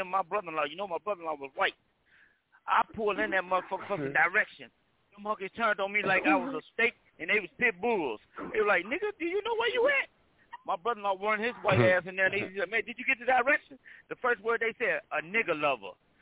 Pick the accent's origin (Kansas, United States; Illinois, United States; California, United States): Illinois, United States; Chicago; Man, who the fuck is you talking to? I'm from Chicago. Don't talk to me that way.